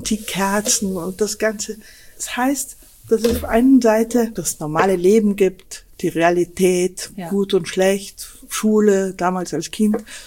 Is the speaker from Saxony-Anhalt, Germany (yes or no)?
no; Bavaria, Germany; Ich bin in Bayern aufgewachsen, in einem kleinen Ort, in der Nähe eines Wallfahrtsorts, Birkenstein.